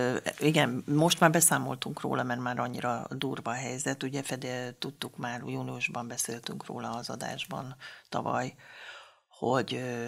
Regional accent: Hungary; arra is, hogy én is magyar vagyok, mint ők

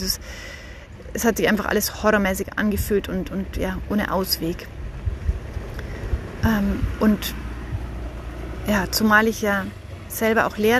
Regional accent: Germany; moved away as an adult; nach Deutschland zurückgehe mit den Kindern und auch wieder in meine Heimat stand und genau

